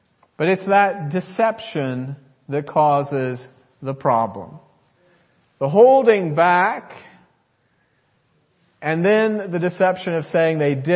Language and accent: English; United States; And many of us, as we've said, growing up in the United States, might be suspicious of this kind of model